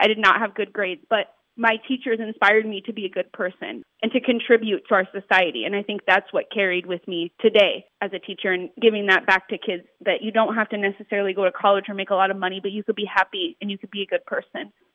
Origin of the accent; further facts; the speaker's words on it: Grants Pass, Oregon, United States; I'm from Grants Pass, Oregon. My school system helped me become who I am.